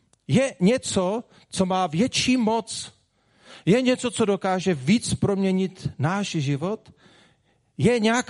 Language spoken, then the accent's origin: Czech; Zlín Region, Czechia; U nás na Vlašku by řekl, je to škurně, pane